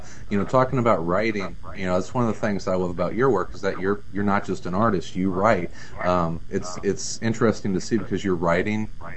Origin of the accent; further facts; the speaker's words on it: St. Louis, Missouri, United States; Of course, I'm from St. Louis originally, and so it was nice that a lot of the story took place in St. Louis